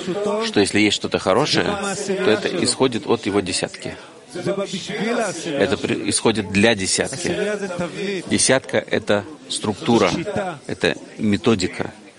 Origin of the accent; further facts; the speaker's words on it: Petah Tikva, Central District, Israel; Я из Петахтиквы. … из Петахтиквы.